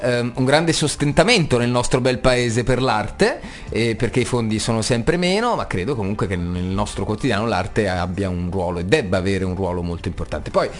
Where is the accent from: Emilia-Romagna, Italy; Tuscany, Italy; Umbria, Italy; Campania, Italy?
Campania, Italy; Naples; moved away as an adult; Nato a Napoli, cresciuto fino ai 27 anni a Napoli, e quindi il mare è tutto, è la mia città